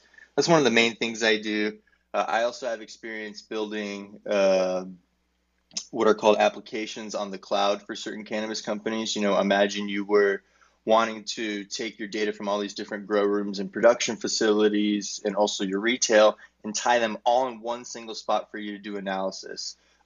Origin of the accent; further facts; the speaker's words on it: Arizona, United States; I'm from Arizona in the United States.